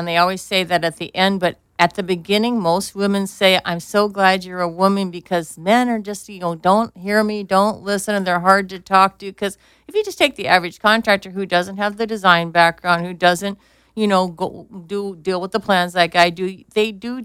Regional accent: Laguna Beach, California, United States; but I focused where I love, which is Laguna Beach. This is my hometown. This is my base.

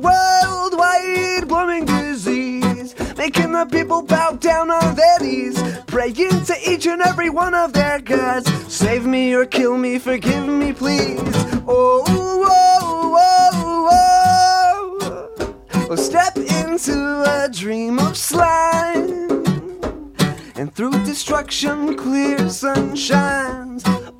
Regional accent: Costa Mesa, California, United States; Costa Mesa.

